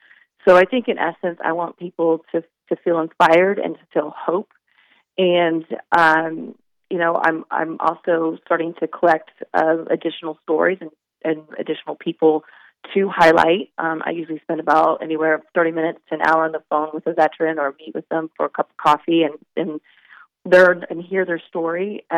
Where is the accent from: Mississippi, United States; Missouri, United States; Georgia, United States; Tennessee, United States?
Missouri, United States; Kansas City; So I'm based in Kansas City. So I was born and raised in Kansas City.